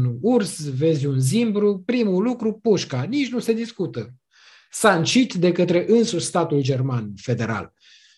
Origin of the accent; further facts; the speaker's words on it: Cugir, Alba County, Romania; Eu sunt din Cugir deloc. Iar copilăria mi-am petrecut-o la Șuriană.